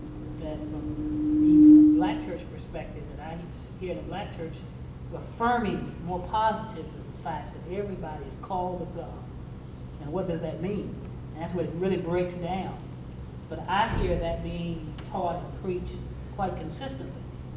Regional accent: Virginia, United States; Now, I grew up in Virginia, and that's completely different in Virginia.

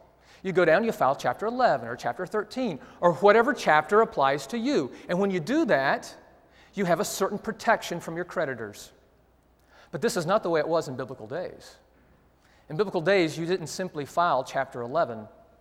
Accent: Atlanta, Georgia, United States; You know, I'm a city boy. I was raised in Atlanta, Georgia, born in downtown Atlanta at Crawford Long Hospital, for you Georgia fans out there.

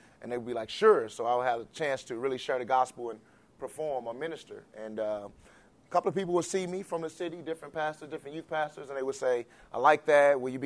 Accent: St. Louis, Missouri, United States; I am from St. Louis, Missouri.

